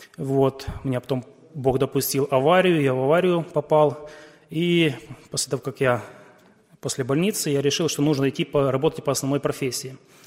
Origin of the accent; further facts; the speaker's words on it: Ukraine; Я с Украины.